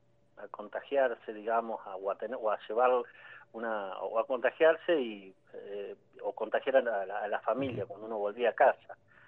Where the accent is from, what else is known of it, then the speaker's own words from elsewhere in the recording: Lanús, Buenos Aires Province, Argentina; que yo no soy oriundo de Moreno, soy de Lanús, ¿no?